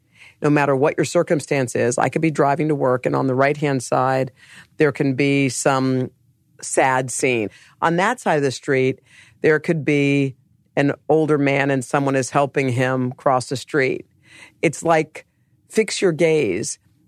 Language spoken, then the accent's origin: English; Morgantown, West Virginia, United States; well, we grew up in Morgantown. We moved to Virginia, but I don't know that any of them felt quite like home to me.